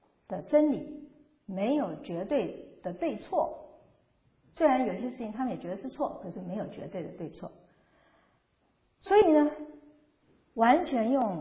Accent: China; 也许这个在我们中国人当中这个问题比较不存在，我们中国人会存钱

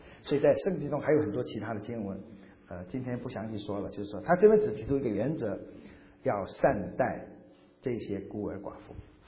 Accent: China; 你看有这样子的，跟我们中国人的勤奋好像是完全相反的哈。

